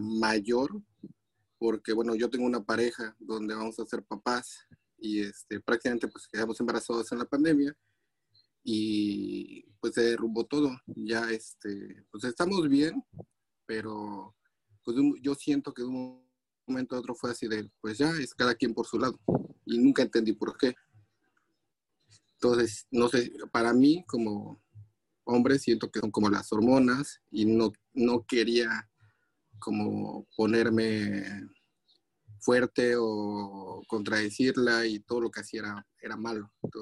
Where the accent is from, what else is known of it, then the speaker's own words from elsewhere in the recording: Puebla, Mexico; De Puebla.